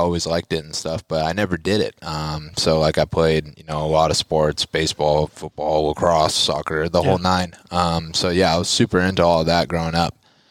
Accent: Litchfield Park, Arizona, United States; Yep, I was born over here in Litchfield Park.

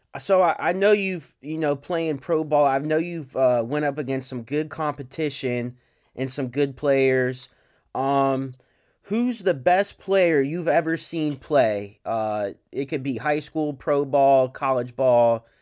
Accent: Illinois, United States; I mean, I'm a diehard Mets fan, but growing up, I grew up in Illinois.

